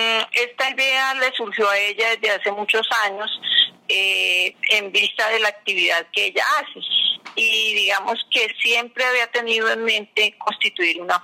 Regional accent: Espinal, Tolima, Colombia; nosotras somos del Espinal Tolima

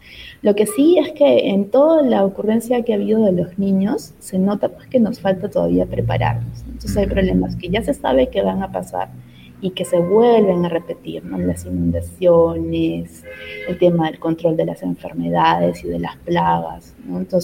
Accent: Peru; now in Lima, Peru; mucha gente hemos migrado a Lima, ¿no? Yo no soy de Lima, soy de otra parte del Perú.

